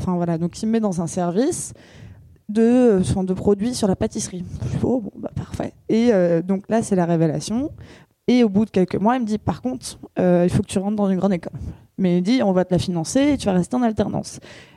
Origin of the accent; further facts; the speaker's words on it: Île-de-France, France; Moi, j'ai grandi dans le 91, donc en banlieue parisienne.